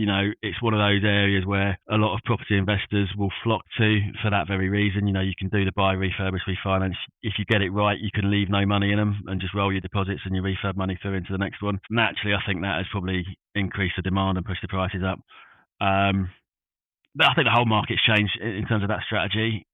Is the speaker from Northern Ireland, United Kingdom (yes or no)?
no; London, United Kingdom; Yeah, so I was born and raised in North London, Field.